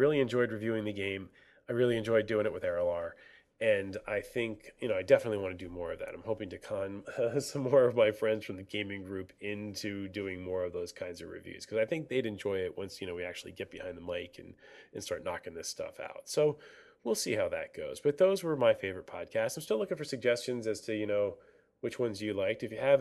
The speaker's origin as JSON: {"language": "English", "region": "New Jersey", "country": "United States", "moved": "yes", "lives_now": "Pennsylvania, United States", "said": "since I'm a transplant from New Jersey living in Pennsylvania, well, there's just another connection there."}